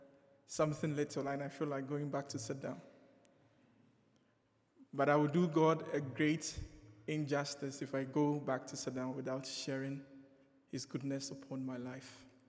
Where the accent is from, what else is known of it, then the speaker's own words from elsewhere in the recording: Ghana; I am a very patriotic Ghanaian and an African at large. I believe I could make it in my home country. I don't need to travel whatsoever.